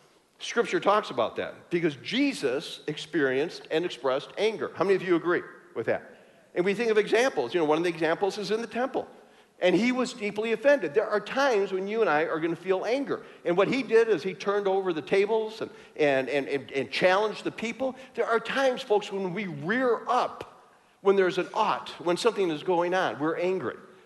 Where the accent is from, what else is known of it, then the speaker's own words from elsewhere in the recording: Chicago, Illinois, United States; I grew up in Chicago.